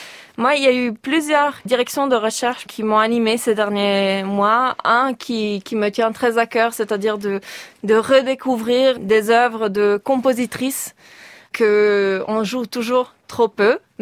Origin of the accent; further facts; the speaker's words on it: Ticino, Switzerland; j'ai grandi effectivement en Suisse italienne, mais mes racines familiales ne sont pas dans cette région. Du côté de mon père, c'est la Suisse alémanique et la Suisse orientale, où on parle cette 4e langue nationale, le romanche.